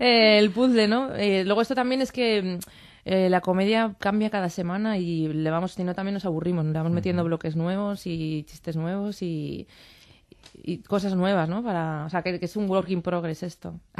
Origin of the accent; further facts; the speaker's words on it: Pamplona, Navarre, Spain; moved away as an adult; yo soy de Pamplona, un poco la idiosincrasia de Pamplona, abandonas la Pamplona y vienes a la capital como a vivir tu sueño